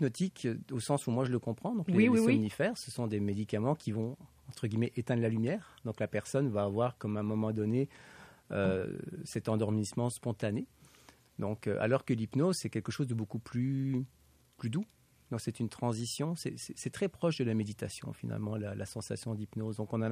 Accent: Belgium; Donc moi, je viens de Belgique.

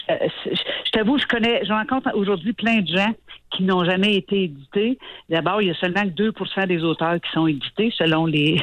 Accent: Sainte-Agathe-des-Monts, Quebec, Canada; moi, je suis originaire de Sainte-Agathe-des-Monts, une place que tu connais très bien.

